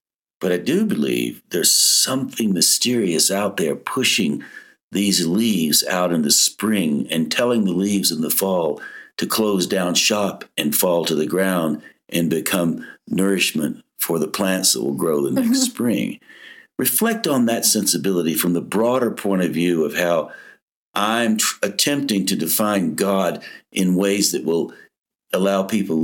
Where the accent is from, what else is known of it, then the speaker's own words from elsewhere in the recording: Asheville, North Carolina, United States; I grew up in Asheville.